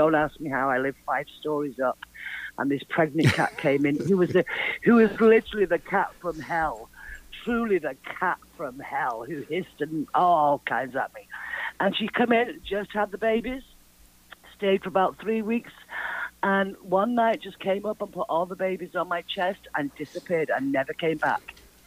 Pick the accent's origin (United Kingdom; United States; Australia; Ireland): United Kingdom; England; born there; I was born in England.